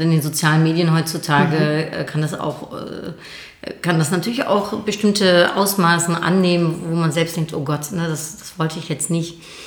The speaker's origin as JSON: {"language": "German", "country": "Netherlands", "second_language": "German", "said": "Ich bin Niederländerin."}